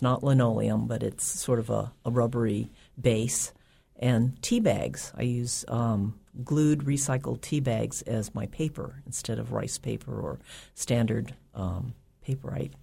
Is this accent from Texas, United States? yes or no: no; Berkeley, California, United States; also born or lived in Fairbanks, United States; now in Juneau, United States; But I grew up in the Bay Area in Berkeley, California, and I immigrated to America when I was four years old